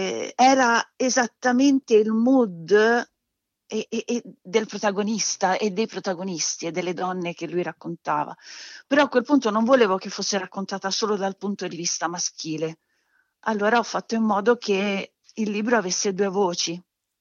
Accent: Livorno, Tuscany, Italy; born there; perché io sono nata a Livorno, quindi in qualche modo mi ha fatto click nella testa un omaggio a questa città da cui sono fuggita.

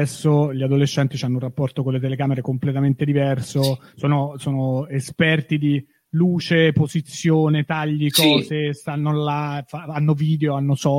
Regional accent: L'Aquila, Abruzzo, Italy; io sono cresciuto all'Aquila e dicevo, speriamo che vengano all'Aquila.

